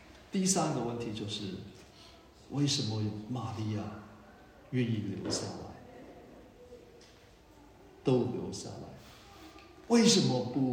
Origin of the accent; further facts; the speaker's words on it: China; 我们中国人说一句话